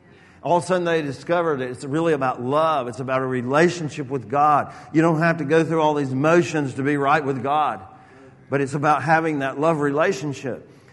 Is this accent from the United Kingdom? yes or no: no; Atlanta, Georgia, United States; now in LaGrange, United States; and I grew up in Georgia, in Atlanta, and my relatives all lived over in LaGrange where I live now.